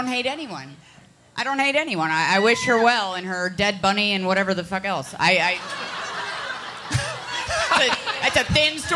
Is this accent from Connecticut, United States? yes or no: yes; Connecticut, United States; also born or lived in Ohio; Well, I'm from Connecticut and then Ohio.